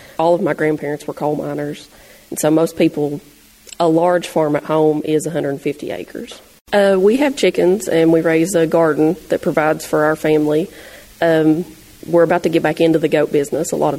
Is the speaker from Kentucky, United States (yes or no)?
yes; Kentucky, United States; I'm from Eastern Kentucky, Johnson County